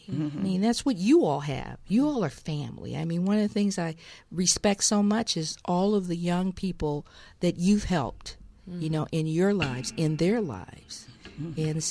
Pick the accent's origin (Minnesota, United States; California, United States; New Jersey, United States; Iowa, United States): Iowa, United States; And I'm originally from Iowa.